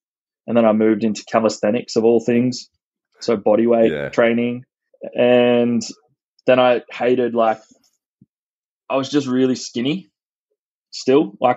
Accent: Townsville, Queensland, Australia; moved away as an adult; now in Gold Coast, Australia; like I grew up in Townsville and I moved out of Townsville. I think it was like 4 weeks after I graduated school. I just packed everything into my little Suzuki Swift and drove down to the Gold Coast.

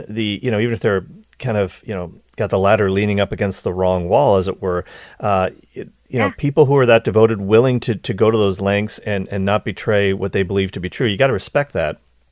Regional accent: Nova Scotia, Canada; when I was growing up, and I grew up in Nova Scotia, Canada

